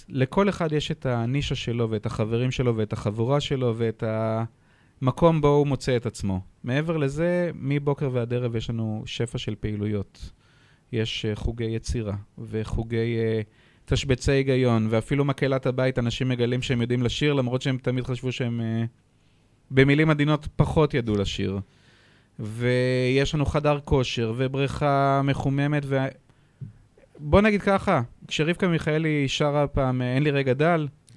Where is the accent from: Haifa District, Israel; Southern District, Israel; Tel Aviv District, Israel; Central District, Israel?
Haifa District, Israel; Hadera; אנחנו שכנים גיאוגרפית, הם ממשמרות, אנחנו מחדרה.